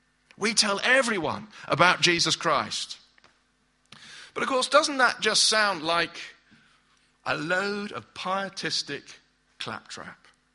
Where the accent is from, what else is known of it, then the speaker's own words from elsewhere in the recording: Germany; moved away as an adult; now in Bristol, United Kingdom; When we first moved to Bristol, about 9 years ago now, we came from Germany and we didn't have a car.